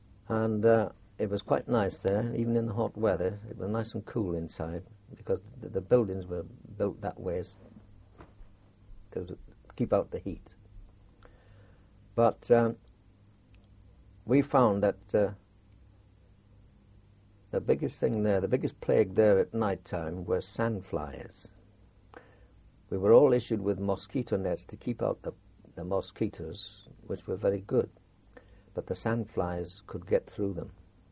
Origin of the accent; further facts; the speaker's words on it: Wales, United Kingdom; born there; I was born in North Wales